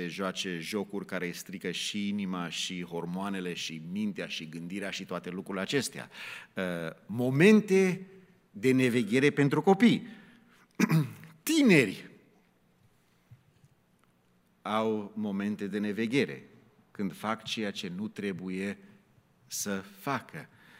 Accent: United States; atunci când am crescut eu în America, în 1970

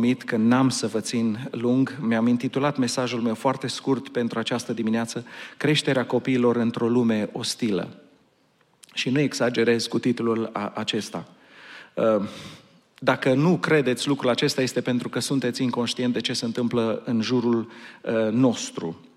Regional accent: Portland, Oregon, United States; Am crescut la Portland și acolo era exact invers.

